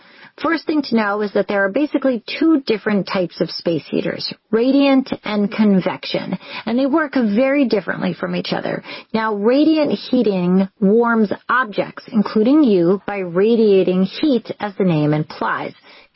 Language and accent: English; New York, United States